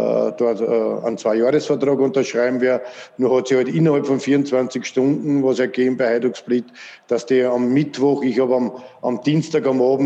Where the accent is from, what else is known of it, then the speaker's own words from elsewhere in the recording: Floridsdorf, Vienna, Austria; dass FAC mein Heimatverein ist, wo ich aufgewachsen bin, von klein auf bis in die erste Mannschaft und aus Floridsdorf komme